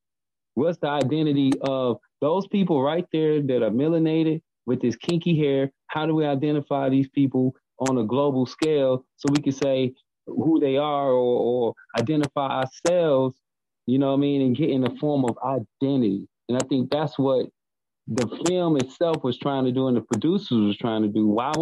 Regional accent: Oklahoma, United States; I'm from Oklahoma. I'm a descendant of Black Wall Street.

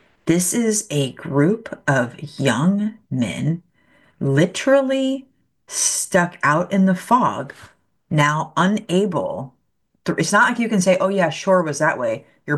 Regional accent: Nebraska, United States; I grew up in Nebraska, so it was like not like very landlocked.

